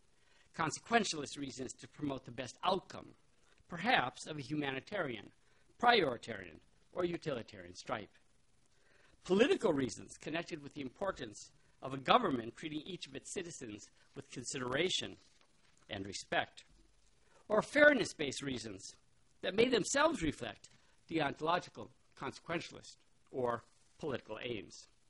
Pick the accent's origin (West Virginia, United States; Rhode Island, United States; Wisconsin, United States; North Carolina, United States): Wisconsin, United States; Milwaukee; So growing up in Milwaukee, Wisconsin, where before the days of global warming, we basically had three seasons